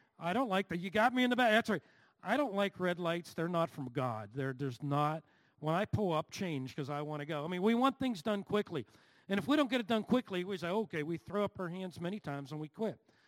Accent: Turtle Creek, Pennsylvania, United States; I always love coming back to Pittsburgh. This is my home, and I grew up in Turtle Creek

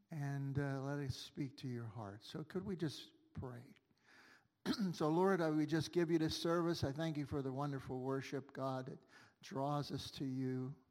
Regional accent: Pittsburgh, Pennsylvania, United States; Now, I told you already, I grew up here in Pittsburgh. I'm a Pittsburgher, born and raised. My father was a Pittsburgher. My grandfather was a Pittsburgher. All Northsiders, still on the North Side.

